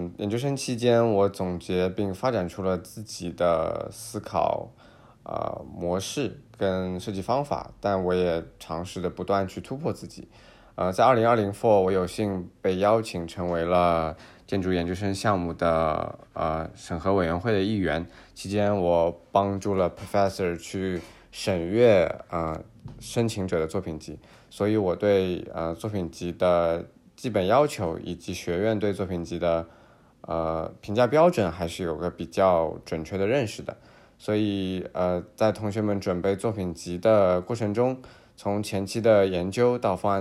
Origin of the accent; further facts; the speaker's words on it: Shanghai, China; born there; 我出生于上海